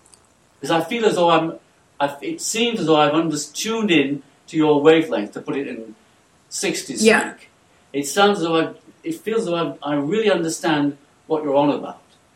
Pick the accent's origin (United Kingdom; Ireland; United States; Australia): United Kingdom; England; as clearly as I understand that I'm an Englishman, without actually saying that I'm an Englishman